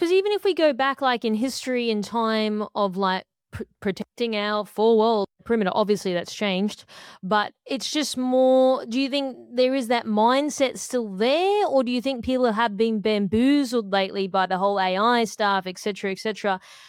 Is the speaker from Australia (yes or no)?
yes; Australia; now in United States; I'm an Australian, I live in the US now